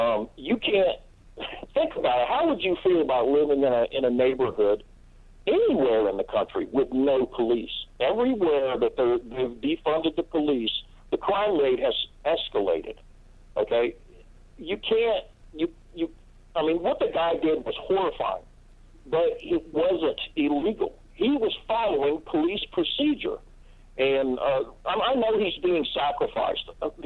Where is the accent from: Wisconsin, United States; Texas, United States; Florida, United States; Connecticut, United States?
Florida, United States; Miami; I grew up in Miami, okay, and not in a good neighborhood.